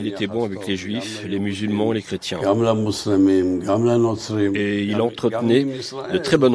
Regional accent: Iran; moved away; On est partis d'Iran à l'époque du Shah.

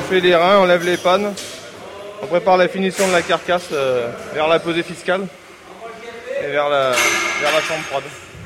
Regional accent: Suze, Auvergne-Rhône-Alpes, France; Oui, moi je suis de Suze, à côté de Mirabel et Blacon.

